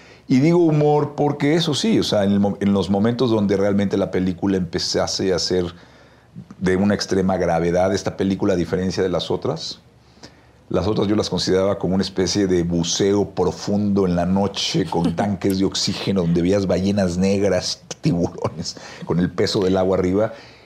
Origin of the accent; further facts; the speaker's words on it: Mexico; Y eso yo creo que somos los mexicanos, ¿no?